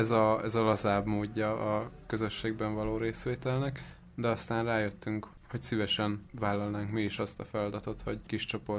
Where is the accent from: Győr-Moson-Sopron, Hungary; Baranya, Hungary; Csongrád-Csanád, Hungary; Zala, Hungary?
Zala, Hungary; Nagykanizsa; Nagykanizsán élünk, Nagykanizsáról származom. Testvérem nincsen. Amíg Budapestre nem kerültem, addig szüleimmel éltem ott.